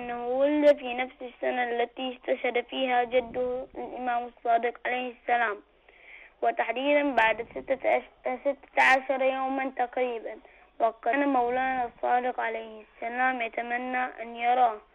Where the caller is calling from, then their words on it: Bahrain; من البحرين.